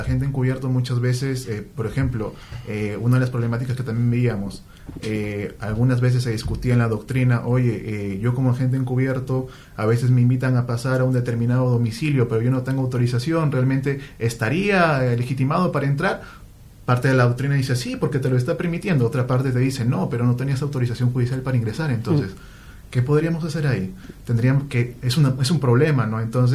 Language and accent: Spanish; Chiclayo, Lambayeque, Peru; provengo de Chiclayo, Perú. Soy abogado por la Universidad Católica Santo Toribio de Morovejo, en la misma ciudad de Chiclayo